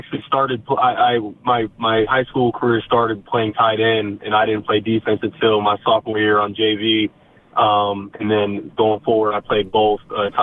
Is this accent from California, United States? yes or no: yes; San Diego, California, United States; I'm a kid from San Diego, and being drafted to the Niners was a huge blessing for me to stay on the West Coast and be close to family and everything.